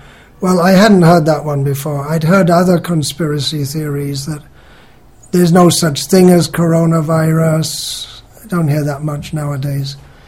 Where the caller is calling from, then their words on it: Salem, Tamil Nadu, India; I'm talking from Salem in Tamil Nadu.